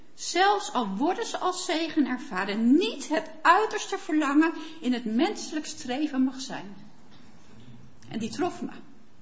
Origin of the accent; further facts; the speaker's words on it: Netherlands; Nou kunnen we denken als Nederlanders, straks gaat regenen, doen we niets, we bouwen hem toch maar dicht.